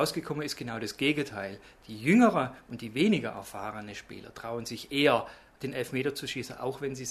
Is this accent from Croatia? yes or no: no; Baden-Württemberg, Germany; Ja, ja, ich bin Schwabe, ja.